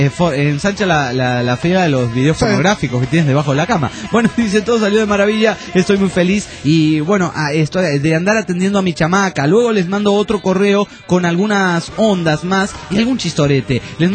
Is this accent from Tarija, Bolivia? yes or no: yes; Tarija, Bolivia; soy de Bolivia, de la ciudad de Tarija